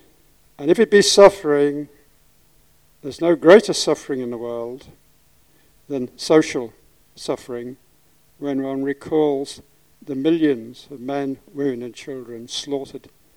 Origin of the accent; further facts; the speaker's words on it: Wales, United Kingdom; I can't bear to sit down being a Welshman and given to this kind of oratory.